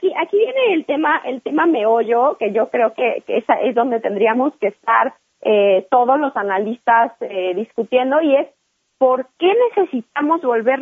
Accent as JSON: {"language": "Spanish", "country": "Mexico", "said": "Nosotros como mexicanos decimos, bueno, a ver, ¿para qué haces esta página que ni sirve?"}